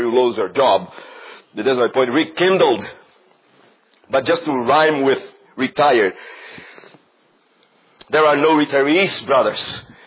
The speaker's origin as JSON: {"language": "English", "country": "Brazil", "tie": "born or raised there", "second_language": "English", "said": "My wife's from the Netherlands, I'm from Brazil. And we grew up in Brazil"}